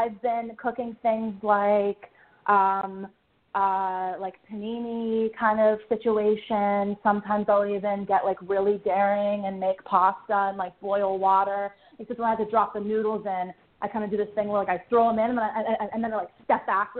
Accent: Pittsburgh, Pennsylvania, United States; I'm not from the South, I'm from Pittsburgh, but I went to graduate school there.

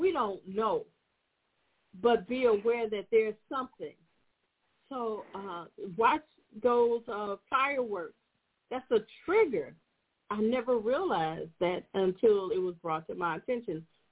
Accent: Chicago, Illinois, United States; I'm from the Wild Hundreds, but our war is different than war

